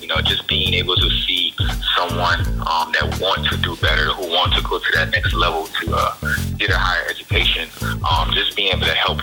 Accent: Georgetown, South Carolina, United States; I'm originally from Georgetown, South Carolina. Not too many people familiar with the area, but it's a pretty poor area where a lot of guys don't make it out.

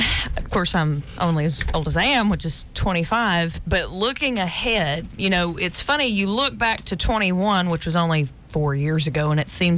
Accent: Montgomery, United States; born there; I've been here in Montgomery for 25 years, and I was born in Montgomery

